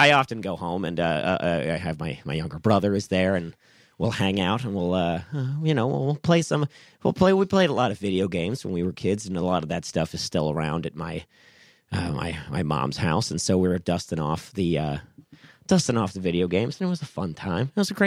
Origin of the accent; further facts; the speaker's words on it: Maryland, United States; I'm from Maryland. That's one thing about my personal life that you will know. I often go home for Thanksgiving to Western Maryland.